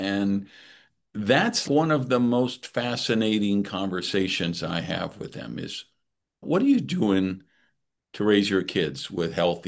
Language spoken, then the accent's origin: English; Madison, Wisconsin, United States; I grew up in Madison, Wisconsin, a single mother who was trying to raise three kids by herself